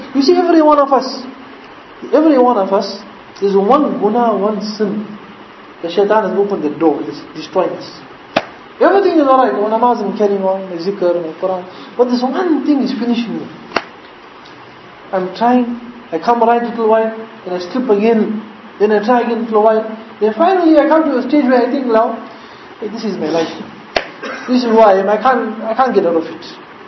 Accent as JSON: {"language": "English", "town": "Stanger", "region": "KwaZulu-Natal", "country": "South Africa", "tie": "born or raised there", "said": "But this enjoyment you will get, we had one something in Stanger, my hometown."}